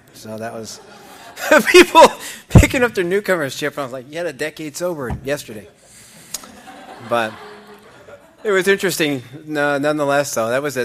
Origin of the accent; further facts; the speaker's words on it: Phoenix, Arizona, United States; I'm from Phoenix, Arizona, and I don't have the greatest story.